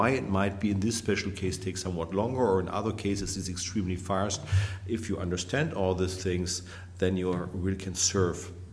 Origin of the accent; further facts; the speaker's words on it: Bochum, North Rhine-Westphalia, Germany; My hometown, my home university is called Bochum.